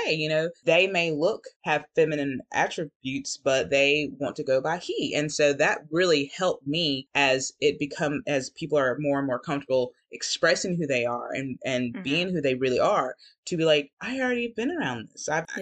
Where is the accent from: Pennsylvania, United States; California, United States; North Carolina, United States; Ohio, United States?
North Carolina, United States; because I'm from North Carolina, small county, you know, very Bible, I forget the word right now.